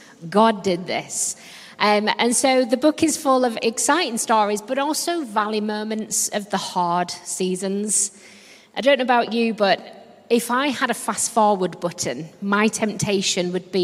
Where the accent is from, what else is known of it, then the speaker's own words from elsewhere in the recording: Yorkshire and the Humber, United Kingdom; accent: Yorkshire; Well, I don't apologise for my accent. I'm actually really proud to be from Yorkshire.